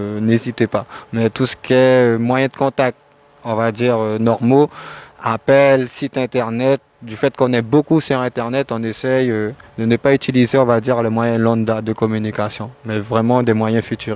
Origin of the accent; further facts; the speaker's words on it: Cayenne, French Guiana, France; Oui, je viens de Cayenne, mais j'aime découvrir l'intérieur de la Guyane qui est magnifique pour un Cayennais comme vous, comme moi, quand on est sur Cayenne la majorité du temps